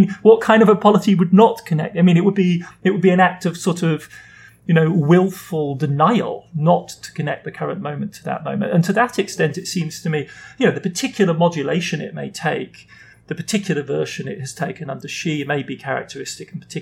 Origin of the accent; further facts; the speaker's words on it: Germany; I grew up in West Germany. I grew up in the period of Ostpolitik, of transformation through engagement.